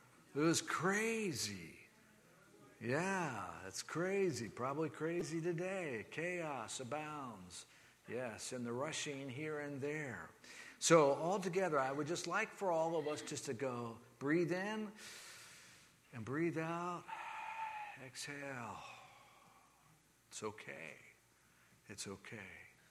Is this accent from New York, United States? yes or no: no; Florida, United States; oh man, what are these northern folks going to do to me if they find out I'm from Florida, right?